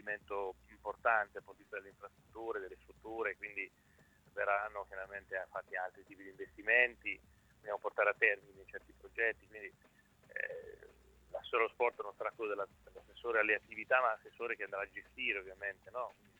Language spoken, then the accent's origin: Italian; Ancona, Marche, Italy; Sì, questo da anconetano ovviamente mi inorgoglisce questo.